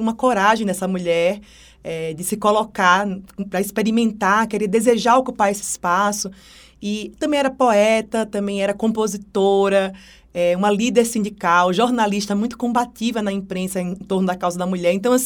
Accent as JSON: {"language": "Portuguese", "region": "Alagoas", "country": "Brazil", "said": "eu sou alagoana, acho importante dizer isso, né? Sou nordestina, porque eu sou conterrânea da Almerinda."}